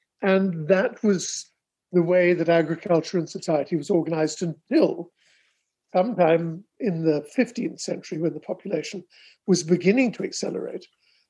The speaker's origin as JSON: {"language": "English", "region": "England", "country": "United Kingdom", "lives_now": "United States", "said": "which of course, being an Englishman, I had to learn."}